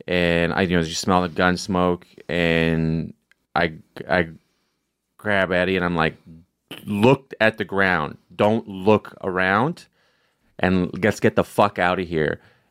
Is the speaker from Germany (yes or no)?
no; Canada; now in United States; I don't tell my parents, I'm from Canada, and my mom is like always like texting me like, America's a crazy place.